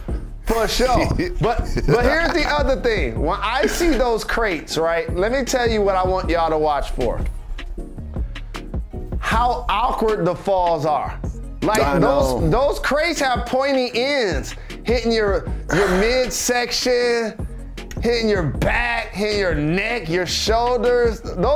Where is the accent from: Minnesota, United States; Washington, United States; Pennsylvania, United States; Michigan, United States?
Michigan, United States; And remember, I'm from Michigan. So it's wintertime we doing this.